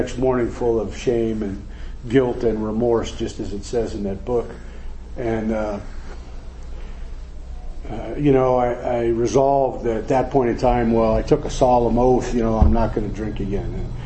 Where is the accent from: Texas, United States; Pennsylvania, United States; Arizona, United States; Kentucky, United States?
Arizona, United States; Scottsdale; And I grew up in Scottsdale. My dad was a bartender. My mother was a waitress.